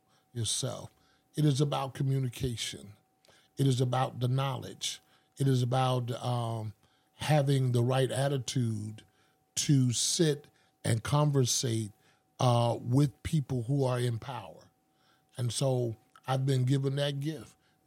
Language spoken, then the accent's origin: English; the South, United States; I think it came from the fact that I grew up in the South